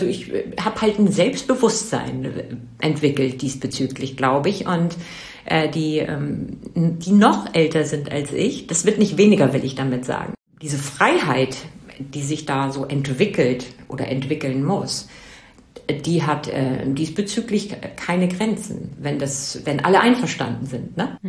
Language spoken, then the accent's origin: German; Northern Germany, Germany; Also ich komme aus dem Norden, ganz evangelisch